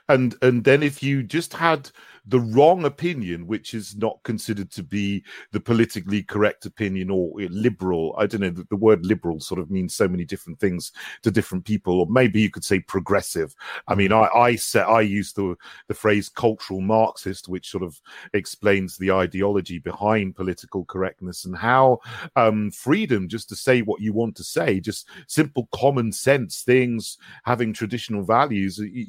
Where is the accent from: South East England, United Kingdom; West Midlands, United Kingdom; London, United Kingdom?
South East England, United Kingdom; also born or lived in St Andrews, United Kingdom; I grew up in West Sussex. My mother was English. My father was Jamaican